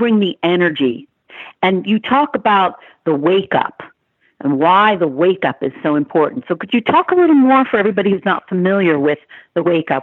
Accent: Boston, Massachusetts, United States; born there; So yeah, I was born in Boston, you know, but I didn't really acquire the accent in Boston because I was born 3 months early

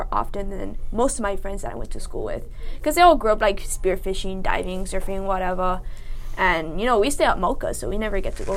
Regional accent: Kula, Hawaii, United States; I've always been a fan of the ocean. You know, I grew up in Kula too.

